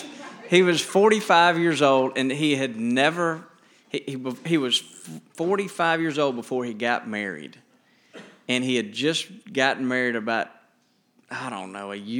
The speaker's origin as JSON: {"language": "English", "town": "Montgomery", "region": "Alabama", "country": "United States", "said": "Well, I'm from Montgomery."}